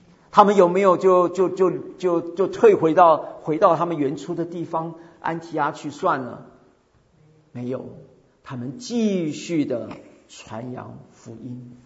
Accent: China; 我们是中国人

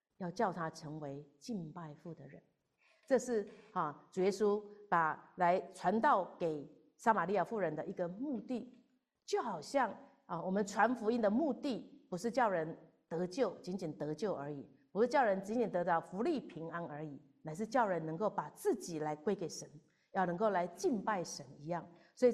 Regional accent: Taiwan; born there; 他来，我生在台湾，他就到台湾去找我哈。

